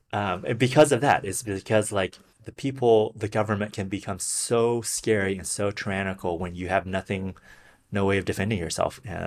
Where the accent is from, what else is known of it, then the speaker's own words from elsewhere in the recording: China; I think one little point I want to add from growing up in China, like the people were so terrified.